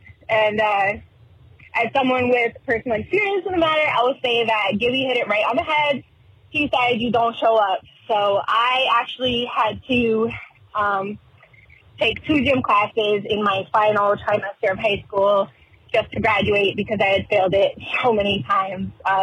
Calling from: Massachusetts, United States; I am calling you from Massachusetts.

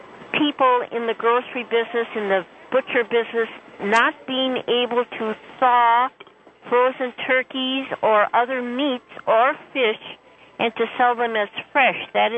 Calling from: Glendale, Wisconsin, United States; I'm calling from Glendale, Wisconsin.

